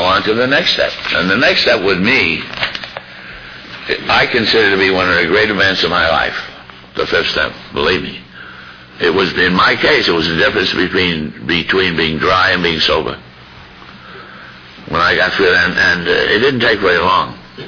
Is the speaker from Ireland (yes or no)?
yes; Ireland; I'm Irish, I'm fanciful, I cry a lot.